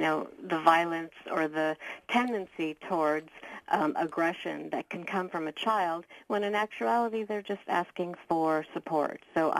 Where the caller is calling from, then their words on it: Santa Rosa, California, United States; I'm calling from Santa Rosa